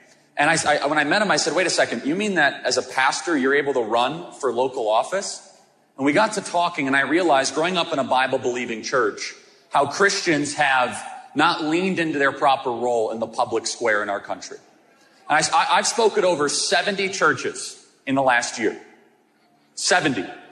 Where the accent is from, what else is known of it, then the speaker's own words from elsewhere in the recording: Illinois, United States; now in Arizona, United States; You know, I came from Illinois, and it's a good place to be from, by the way.